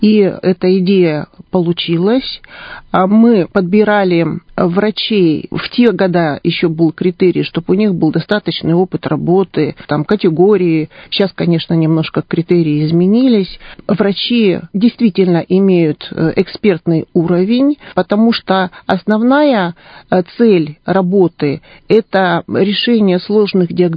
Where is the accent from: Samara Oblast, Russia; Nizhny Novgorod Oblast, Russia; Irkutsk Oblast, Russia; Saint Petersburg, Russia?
Irkutsk Oblast, Russia; Irkutsk; Я иркутянка. Я родилась в Иркутске. В Иркутске училась, закончила Иркутский медицинский институт по специальности лечебное дело.